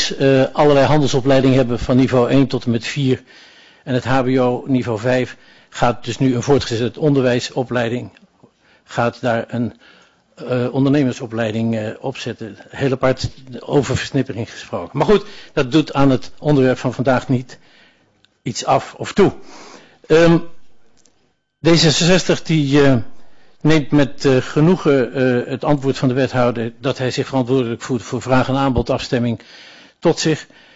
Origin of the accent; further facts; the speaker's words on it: Drenthe, Netherlands; Maar ik ben Drent, ik spreek de N niet zo goed uit.